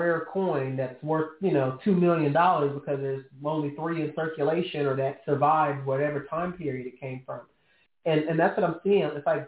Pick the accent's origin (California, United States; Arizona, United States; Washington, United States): California, United States; I'm from California, too.